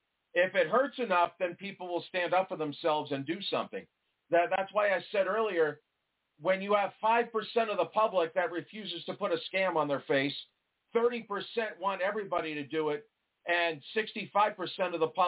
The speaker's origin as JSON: {"language": "English", "region": "New York", "country": "United States", "said": "I'm originally from New York, so I know back east"}